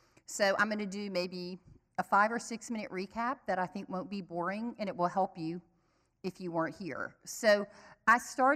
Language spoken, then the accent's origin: English; Louisiana, United States; I'm from Louisiana, and lanyap is a big word in the culture.